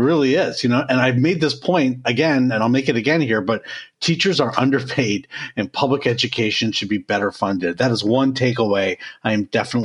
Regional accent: New York, United States; that includes more than 12,000 here, right here in my hometown of New York.

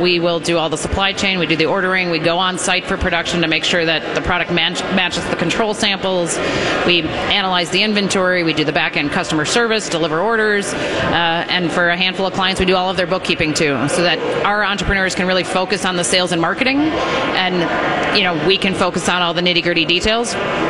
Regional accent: Milwaukee, Wisconsin, United States; So I grew up in Milwaukee, if that tells you anything about how I got started in beer.

